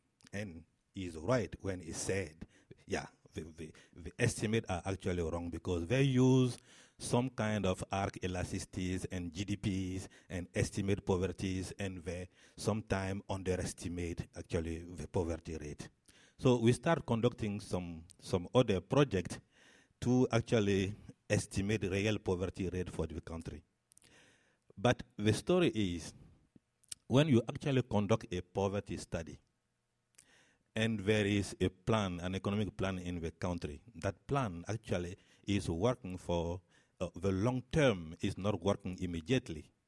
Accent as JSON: {"language": "English", "country": "Côte d’Ivoire", "said": "I'm from Cote d'Ivoire. It's called Ivory Coast in English."}